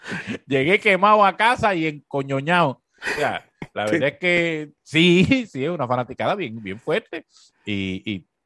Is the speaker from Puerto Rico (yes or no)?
yes; Corozal, Puerto Rico; yo soy de Corozal. En Corozal, pues, lo que se juega es voleibol, no se juega nada más